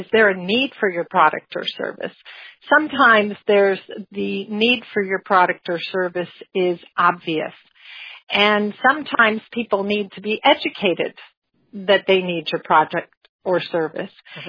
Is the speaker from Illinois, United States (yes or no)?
yes; Chicago, Illinois, United States; and I'm from Chicago